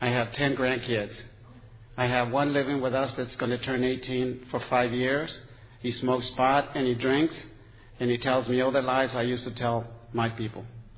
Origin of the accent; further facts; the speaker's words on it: Anaheim, California, United States; I'm from Anaheim, California.